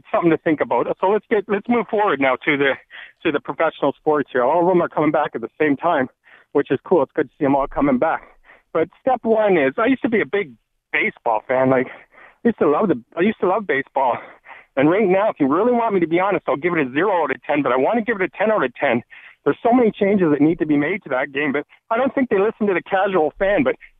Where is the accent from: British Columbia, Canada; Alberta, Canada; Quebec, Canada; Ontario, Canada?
Ontario, Canada; St. Catharines; Starting this Saturday for 3 weeks in my hometown of St. Catharines